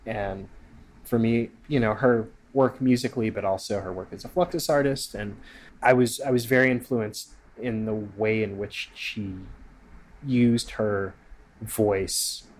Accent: Kansas City, Missouri, United States; no, I'm also from Missouri. I'm from Kansas City, Missouri.

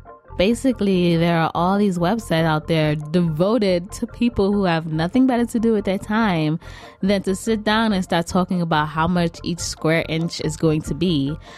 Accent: Bronx, New York, United States; I grew up in the South Bronx.

